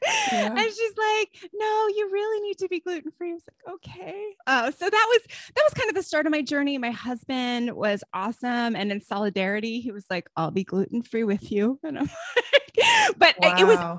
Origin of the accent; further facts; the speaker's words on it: East Coast, United States; moved away; So I am an East Coast native who turned Texan. Let's see here. I think we're going on 14 years now.